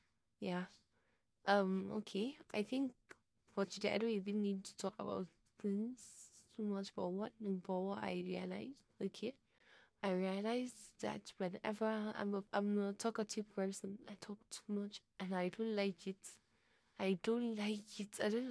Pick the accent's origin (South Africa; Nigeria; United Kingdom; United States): Nigeria; Okay, I don't want to tell you, but I'm a Nigerian.